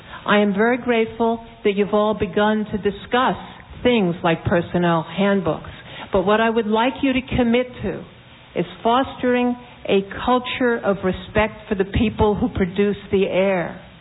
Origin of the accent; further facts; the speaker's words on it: New York, United States; I'm a producer from New York.